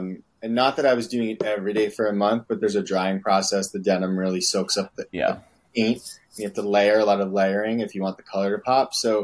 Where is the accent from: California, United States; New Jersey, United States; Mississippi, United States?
New Jersey, United States; And I'm like, oh, I'm from New Jersey.